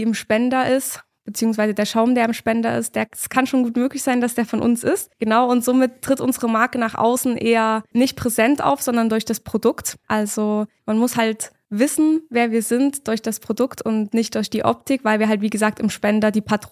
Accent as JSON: {"language": "German", "town": "Gera", "region": "Thuringia", "country": "Germany", "tie": "born or raised there", "said": "ich bin schon in Gera geboren, also ich bin schon immer hier, bin hier im Kindergarten zur Grundschule gegangen und war dann auch hier am Liebe-Gymnasium. Also schon immer in Gera und auch sehr glücklich hier"}